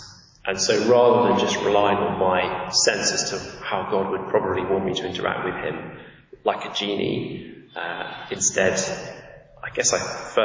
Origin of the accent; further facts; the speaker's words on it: South West England, United Kingdom; I grew up in Dorset. That's down in the southwest of England. It's a beautiful place. We lived in the middle of a field.